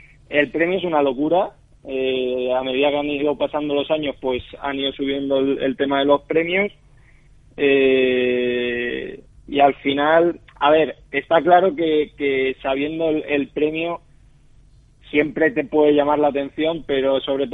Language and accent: Spanish; Valencia, Valencian Community, Spain; y más siendo valenciano, viviendo aquí, se me presentaban también más facilidades